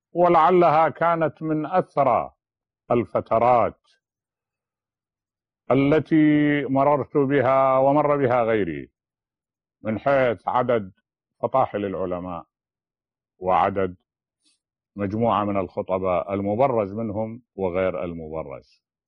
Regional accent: Najaf, Najaf Governorate, Iraq; born there; ولدت بالنجف الأشرف من العراق، وذلك في عام 1928 بعد 1900،

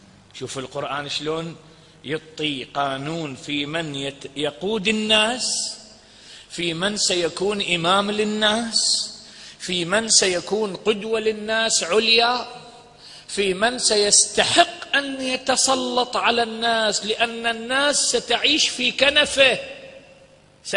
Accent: south, Iraq; انا من الجنوب

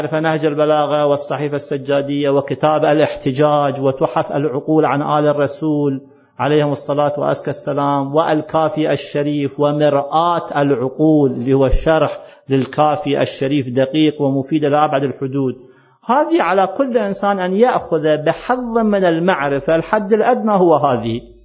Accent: Iraq; إيش قد من العلماء عندنا في العراق

